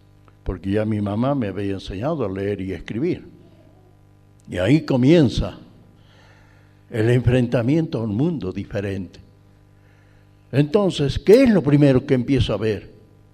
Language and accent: Spanish; El Moreno, Jujuy, Argentina; born there; yo nací en El Moreno, cerca de Salinas Grandes, al pie del Cerro Chay. No, a mi madre le habían mandado de maestrita ahí, por eso yo fui a nacer ahí.